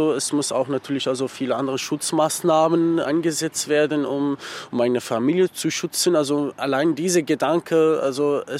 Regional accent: Syria; German is a second language; now in Magdeburg, Germany; Ich komme ursprünglich aus Syrien. Fühle ich mich mittlerweile als Magdeburger, schon seit Jahren.

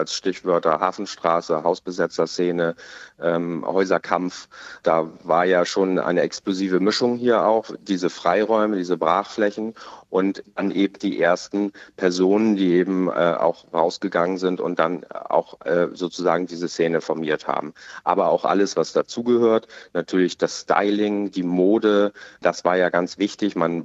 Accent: Hamburg, Germany; also born or lived in Lüneburg; Ich bin in Hamburg groß geworden, also deshalb bin ich hier ganz klar sozialisiert sozusagen.

